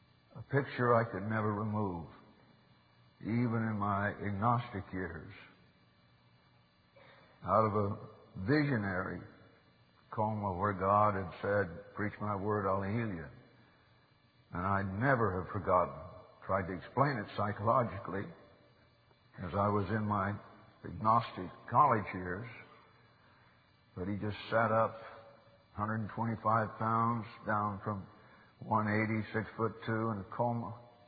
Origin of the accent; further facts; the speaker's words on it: Oroville, California, United States; Now, I grew up in Oroville, you know that. My dad pastored 30 years in Oroville.